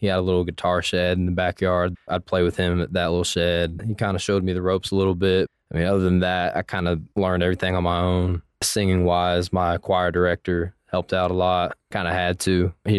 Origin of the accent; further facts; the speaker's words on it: Midlothian, Texas, United States; So I'm from Midlothian, Texas. It's about 30, 45 minutes south of Dallas. Grew up there.